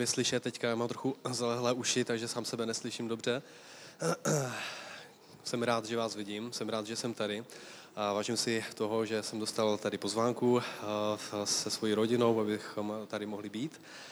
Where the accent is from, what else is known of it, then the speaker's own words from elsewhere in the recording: Kroměříž, Zlín Region, Czechia; A jenom tak pro zajímavost, pocházím vlastně z Kroměříže.